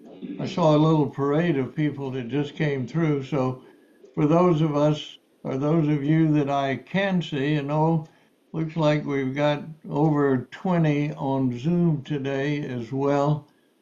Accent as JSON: {"language": "English", "region": "Mississippi", "country": "United States", "tie": "born or raised there", "said": "One of my family traditions from Mississippi was to put up a Christmas tree. Now, I do remind you that I was rai"}